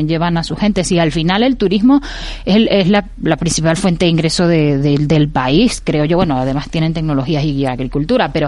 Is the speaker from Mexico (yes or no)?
no; Venezuela; now in Spain; yo cuando emigré por la situación de Venezuela, o sea, España fue un lugar que a mí me acogió pues maravillosamente, y donde yo pues mi fe también, o sea, creció mucho